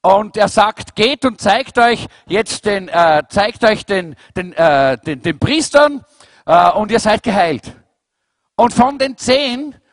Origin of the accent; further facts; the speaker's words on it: Kazakhstan; also born or lived in Kyrgyzstan; now in Germany; Leute, wir kommen aus Kasachstan und aus Kirgisistan. Wir wissen, was Armut heißt.